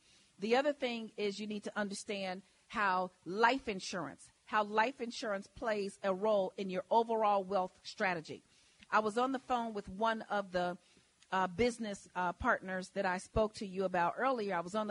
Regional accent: Chicago, Illinois, United States; I was born and raised in Chicago in the projects. People ask me which side of town that you grew up on. They say the south side or the west side. Well, let me tell you, I had both, the southwest side on 44th and Cicero.

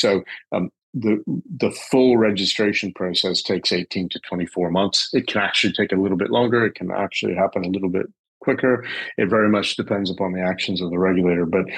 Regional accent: United States; now in United Kingdom; although that might be a bit ironic because I'm American, but I've lived here a long time.

